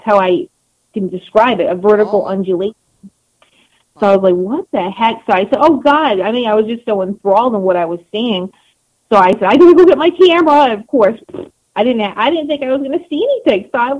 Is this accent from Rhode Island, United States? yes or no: yes; Rhode Island, United States; because I grew up in Rhode Island, the ocean state, and I grew up on the ocean up until the age of 7, and then I moved, like, 5 miles away to my grandmother's house, which was on a lake.